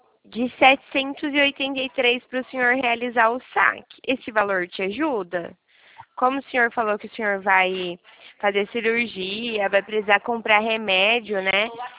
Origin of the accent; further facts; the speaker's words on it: São Paulo, Brazil; eu sou aqui de São Paulo.